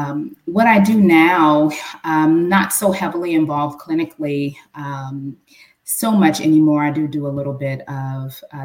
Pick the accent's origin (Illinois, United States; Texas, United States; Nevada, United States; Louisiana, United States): Illinois, United States; Chicago; I am originally from Chicago and born and raised on the South Side.